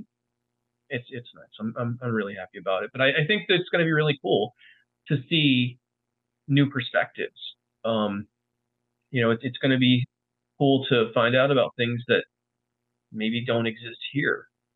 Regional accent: New York, United States; I mean, Andy, I'm from New York.

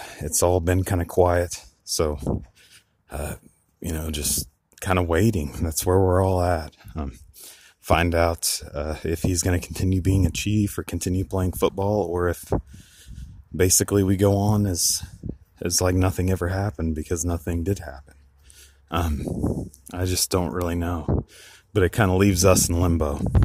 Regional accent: Missouri, United States; I am from Southwest Missouri. I'm about an hour east of Springfield, so I'm about 3.5 hours from St. Louis or Kansas City.

